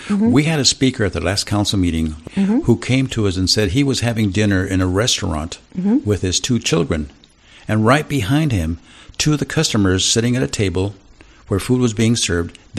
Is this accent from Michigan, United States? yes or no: no; California, United States; he saw on my name tag that I was from California.